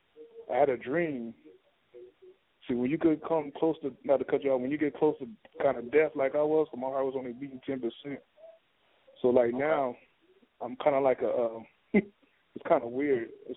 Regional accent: San Bernardino, California, United States; You know, I'm from California, San Bernardino, California.

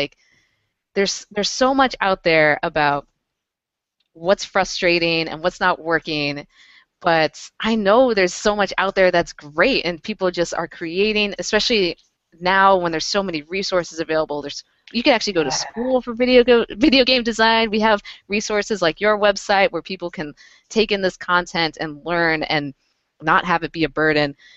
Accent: United States; born there; So I don't necessarily need to be bringing her into my burden as an American-born Latino.

